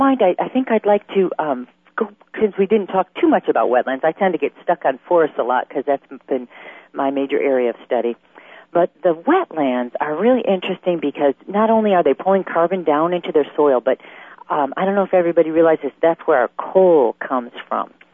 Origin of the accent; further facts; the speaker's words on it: Chicago, Illinois, United States; I mean, I grew up in Chicago, and I was in Cleveland during 2003 when the East Coast blackout occurred.